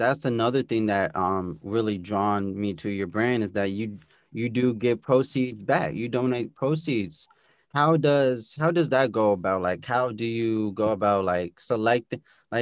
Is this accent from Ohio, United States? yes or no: yes; Columbus, Ohio, United States; born there; also born or lived in Cincinnati; I was born I was born in Columbus, Ohio, at the OSU Medical Center. I lived in Cincinnati.